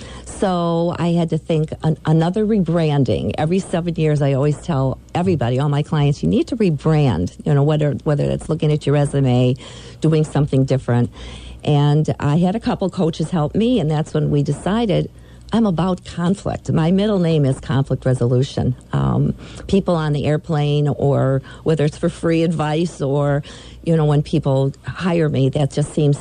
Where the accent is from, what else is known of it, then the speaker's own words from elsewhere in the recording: Detroit, Michigan, United States; I was born in Detroit, and I've been in Michigan my whole life.